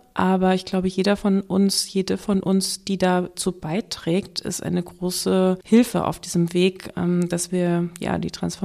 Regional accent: Berlin, Germany; ich bin in Berlin aufgewachsen

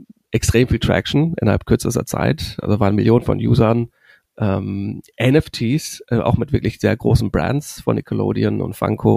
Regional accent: Germany; wir sind drei Founder, alle aus Deutschland, alle mit einem Tech-Background, also Coding.

